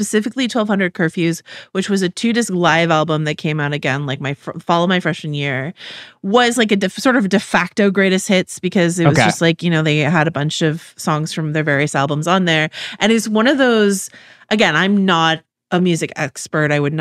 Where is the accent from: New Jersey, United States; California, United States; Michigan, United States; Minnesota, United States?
California, United States; In Northern California, the Bay Area.